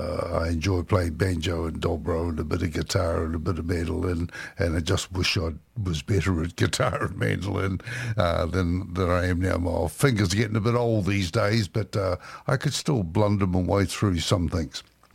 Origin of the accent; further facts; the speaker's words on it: New Zealand; So if you're wondering about the odd accent, I'm from New Zealand and have been listening to and playing bluegrass music since the mid-1960s